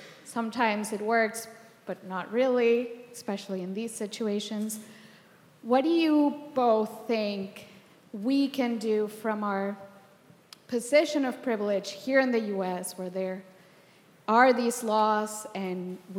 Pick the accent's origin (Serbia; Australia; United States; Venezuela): Venezuela; English is a second language; I'm from Venezuela, and you mentioned how the situation over there is also precarious.